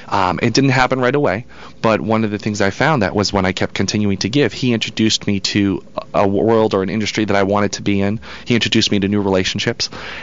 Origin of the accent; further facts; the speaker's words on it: Massachusetts, United States; born there; I was born in Massachusetts.